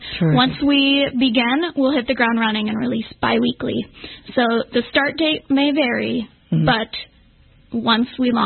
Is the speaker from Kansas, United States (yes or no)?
yes; Kansas, United States; I'm from Kansas, so the war on the arts is like it started in Kansas.